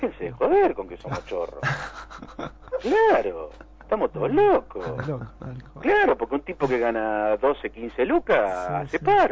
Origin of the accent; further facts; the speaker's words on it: Argentina; Los incluyo a ustedes como argentinos.